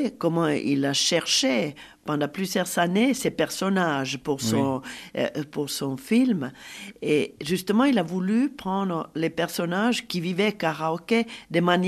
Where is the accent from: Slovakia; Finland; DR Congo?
Finland; first language Finnish; French is a second language; moi, je suis finnoise et finlandaise, parce que ma langue maternelle est le finnois.